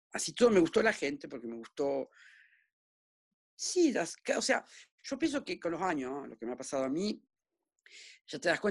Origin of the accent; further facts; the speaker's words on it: Argentina; moved away; como me vine a los 24, yo llevo más vivido acá que en Argentina, en realidad. Pero nunca voy a renegar mi origen, ¿eh? Yo soy argentina hasta la muerte.